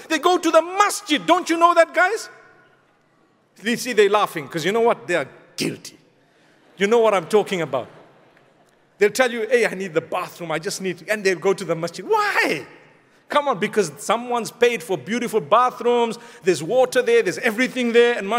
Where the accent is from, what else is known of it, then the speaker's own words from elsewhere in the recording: Zimbabwe; I decided to order one because I come from Zimbabwe.